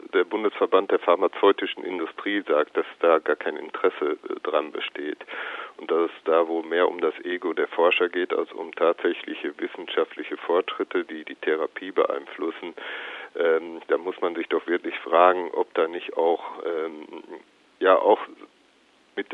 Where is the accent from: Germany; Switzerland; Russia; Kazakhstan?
Germany; Und deswegen meine ich, können wir da selbstbewusst als Deutsche auftreten und sagen, das ist die Menschenwürde